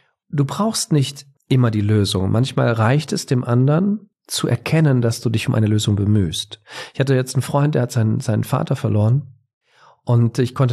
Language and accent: German; Bavaria, Germany; Ich komme ja aus Bayern.